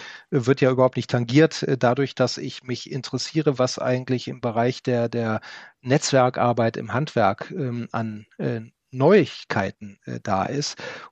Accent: Rhineland, Germany; Als Rheinländer

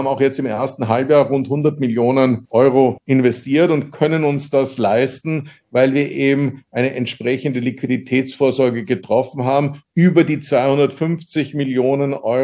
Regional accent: Vienna, Austria; Bei uns in Wien sind das die berühmten Zinshäuser, die auch nach 150 Jahren noch immer ihre Berechtigung haben und ihre Bewohner finden.

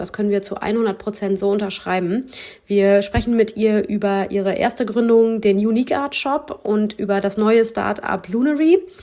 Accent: Lower Saxony, Germany; Also wir, Maike und ich, sind ja beide eigentlich auch so noch nicht so richtig Nordlichter. Wir sind ja im Emsland groß geworden.

